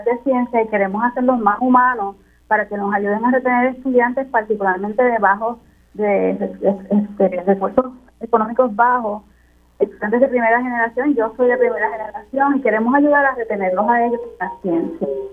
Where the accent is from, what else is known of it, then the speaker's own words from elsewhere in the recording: Humacao, Puerto Rico; also born or lived in Connecticut, United States; Pues yo soy original de Humacao y yo estudié, fui profesor de la escuela pública, estudié mi grado primario en Humacao, luego estudié microbiología en Mayagüez y hice mi doctorado en la Universidad de Connecticut